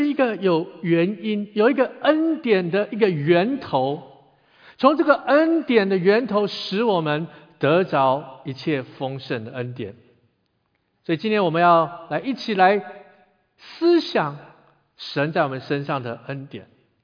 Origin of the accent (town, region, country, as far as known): China